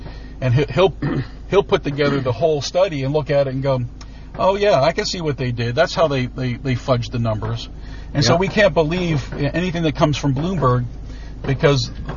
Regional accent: New Jersey, United States; I mean, I grew up in New Jersey.

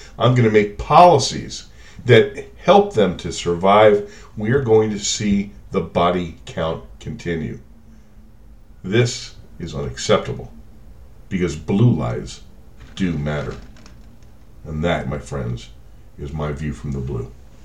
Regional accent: Las Vegas, Nevada, United States; This was in my hometown of Las Vegas.

